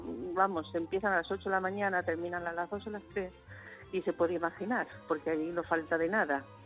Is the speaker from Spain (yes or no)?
yes; Jaén, Andalusia, Spain; somos de Jaén